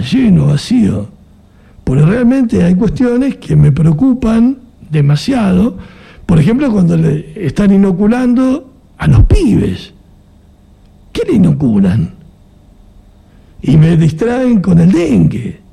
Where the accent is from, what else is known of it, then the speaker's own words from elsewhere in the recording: Tierra del Fuego, Argentina; Todos somos argentinos, somos malvineros